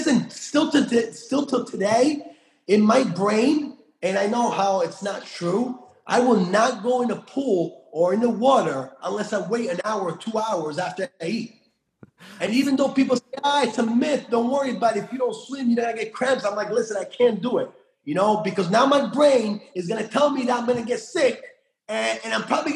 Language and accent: English; United States; So that just didn't come from growing up in America.